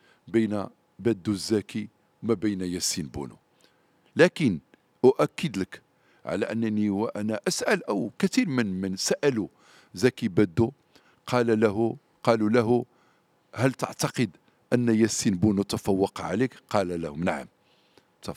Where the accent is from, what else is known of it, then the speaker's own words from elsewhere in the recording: Morocco; يعني إحنا كمغاربة كإعلام مغربي كجمهور مغربي تلقينا أكبر صدمة